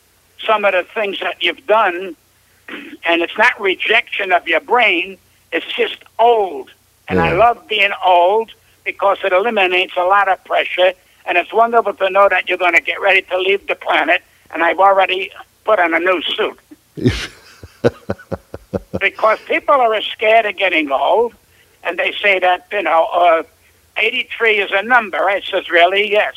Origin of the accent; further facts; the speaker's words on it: Brooklyn, New York, United States; I grew up in Brooklyn.